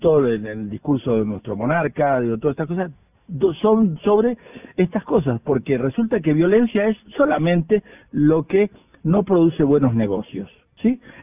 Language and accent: Spanish; Spain; soy español y estoy muy agradecido por el lugar en el que estoy